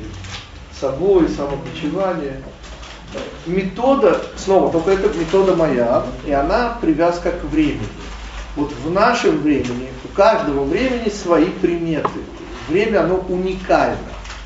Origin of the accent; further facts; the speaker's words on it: Chernivtsi, Chernivtsi Oblast, Ukraine; я родился в Черновцах, и когда я был маленький, я помню, как в нашей 33-й гвардейской школе это было развлечение. Ну, я еще конопатый такой был, вот, ну, еврейский мальчик